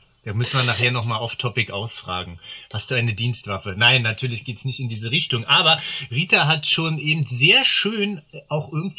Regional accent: Berlin, Germany; Ich komme aus Berlin, ursprünglich auch in Berlin geboren, das ist eigentlich sehr selten.

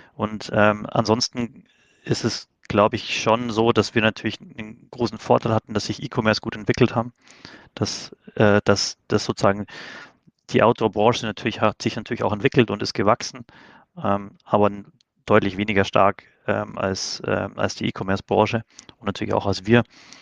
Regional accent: Munich, Bavaria, Germany; ich komme aus München

